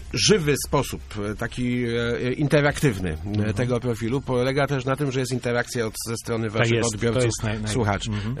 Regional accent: Krobia, Greater Poland Voivodeship, Poland; No, ja pochodzę z Krobi, gdzie zdaje się od XVIII wieku trzeba mieszkać, żeby być swoim.

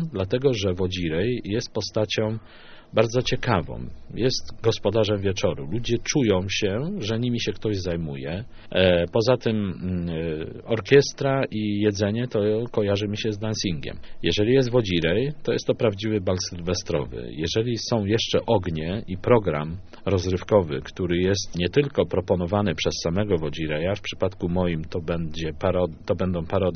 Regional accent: Leszno, Greater Poland Voivodeship, Poland; born there; Ja się urodziłem w Lesznie na Słowiańskiej 48. … literata.

